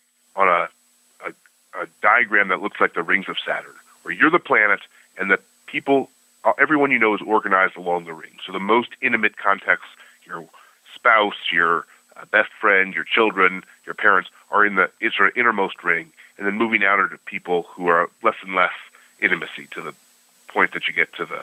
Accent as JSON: {"language": "English", "town": "Buffalo", "region": "New York", "country": "United States", "tie": "born or raised there", "said": "My family was from Cincinnati. I grew up in Buffalo."}